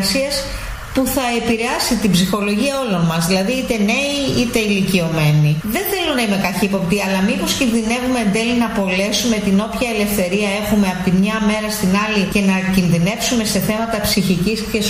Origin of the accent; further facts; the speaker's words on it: North Aegean, Greece; Εγώ κατάγομαι από τη Λέσβο, που είναι ένα νησί εθνής για το προσφυγικό.